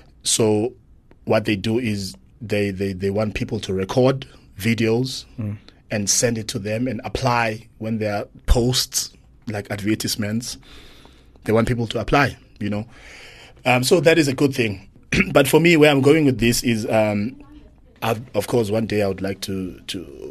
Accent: South Africa; first language Xhosa; English is a second language; You know, and the fact that I'm South African, that music rings to me.

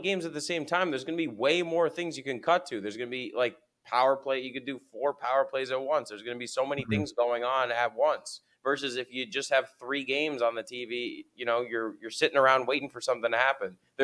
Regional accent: New Jersey, United States; I people can tell I'm like a foreigner down here because I came down from New Jersey and I don't have any tan.

